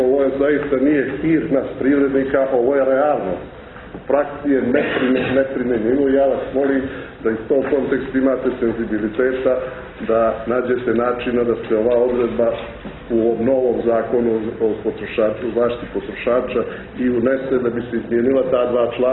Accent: Montenegro; Postoji jedan štampač kod nas u Crnoj Gori

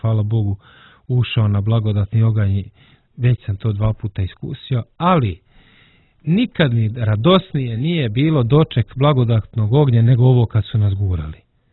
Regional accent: Serbia; Mi, kao Srbi, malo ko je imao te propusnice.

